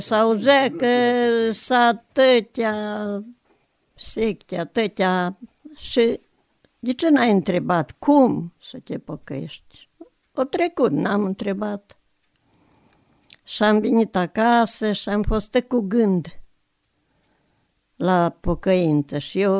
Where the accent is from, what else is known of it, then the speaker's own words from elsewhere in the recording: Lemniu, Sălaj County, Romania; born there; M-am născut în 1930, în Lemniu, comuna Letca. Am fost 5 fete.